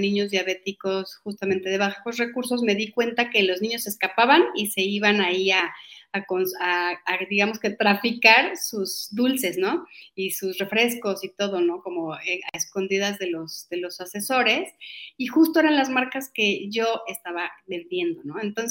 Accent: Mexico City, Mexico; yo soy de la Ciudad de México, nací aquí, soy súper mexicana.

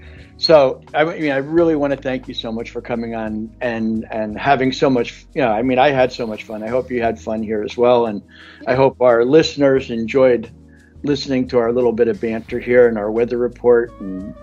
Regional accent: New York, United States; I mean, I'm from New York. I'm a native New Yorker, so I can tell you that it's, you know, I'm used to driving in the snow.

